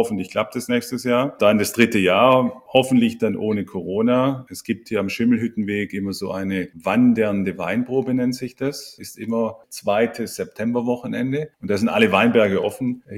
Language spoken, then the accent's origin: German; Baden-Württemberg, Germany; Ich komme ursprünglich aus der Ludwigsburger Ecke.